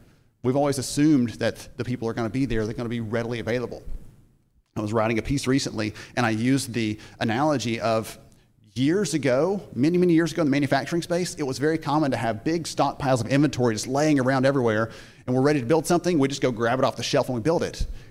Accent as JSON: {"language": "English", "region": "Alabama", "country": "United States", "said": "I'm from Alabama. We don't do the cold very well, okay?"}